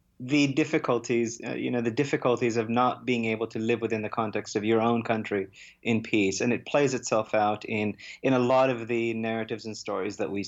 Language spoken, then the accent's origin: English; Saskatchewan, Canada; having spent a significant part of my life growing up in Saskatchewan. So the landscape, the culture is something that is familiar to me.